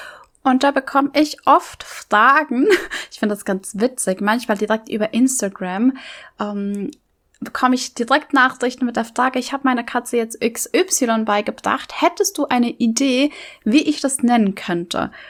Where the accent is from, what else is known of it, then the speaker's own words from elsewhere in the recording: Bern, Switzerland; accent: Bernese German; first language Bernese German; dann würde ich hier auch das Bärendeutsch nehmen, also Mundart, meine Muttersprache, weil das einfach mir selbst am einfachsten von den Lippen geht.